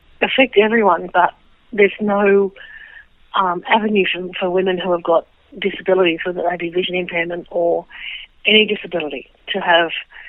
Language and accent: English; Sydney, New South Wales, Australia; I'm from Sydney originally, born with congenital cataracts, so born totally blind. Went through the special school system up here in Sydney. Integrated into Carlingford High School